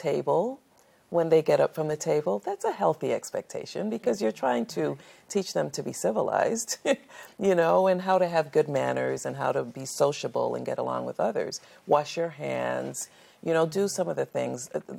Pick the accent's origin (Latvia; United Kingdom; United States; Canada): United States; Brooklyn, New York; moved away; I mean, I grew up in Brooklyn in my first part of life before my family relocated.